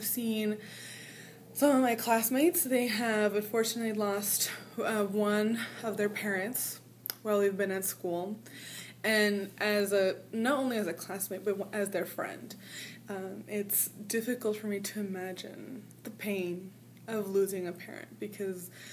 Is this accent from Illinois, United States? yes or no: no; El Paso, Texas, United States; also born or lived in Ciudad Juarez, Mexico; I'm originally from the El Paso and Ciudad Juarez area. I've actually had the privilege of living on both sides of the border.